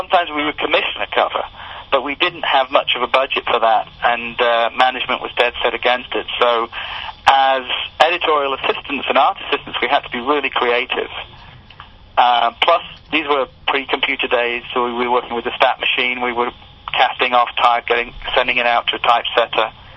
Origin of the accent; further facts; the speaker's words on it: England, United Kingdom; I'm the unsung hero of the British invasion because a lot of people don't know I'm British.